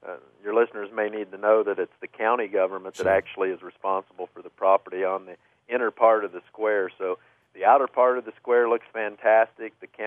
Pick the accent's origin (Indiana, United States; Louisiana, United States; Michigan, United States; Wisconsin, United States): Indiana, United States; Kokomo; And what's important to me as somebody who was born and raised in Kokomo is that the long-term future of Kokomo be secured.